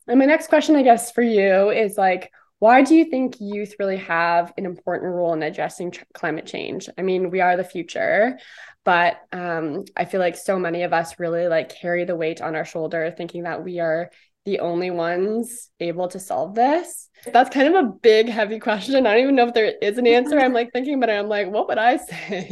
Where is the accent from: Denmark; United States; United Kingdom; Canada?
Canada; Ontario; now in British Columbia, Canada; even me growing up in Ontario, I feel like I was so lucky